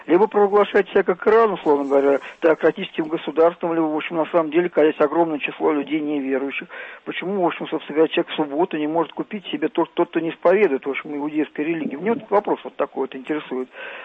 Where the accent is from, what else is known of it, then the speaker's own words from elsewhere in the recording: Moscow, Russia; я из Москвы.